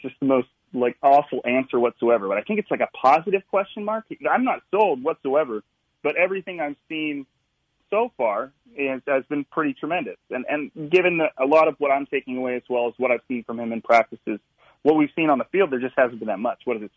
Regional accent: Fresno, California, United States; I mean, I come from Fresno, so I'm kind of like bathed in intense heat all the time.

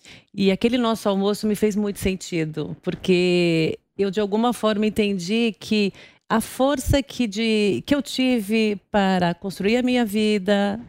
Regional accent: Guarulhos, São Paulo, Brazil; Então, eu sou de Guarulhos, eu nasci em Guarulhos. Como eu te coloquei, sou de uma família muito simples.

